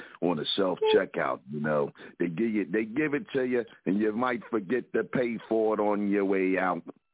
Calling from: Philadelphia, Pennsylvania, United States

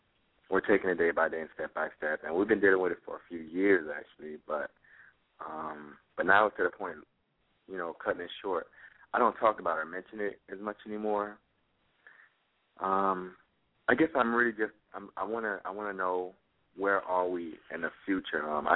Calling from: Hollywood, Florida, United States; calling from Hollywood, Florida.

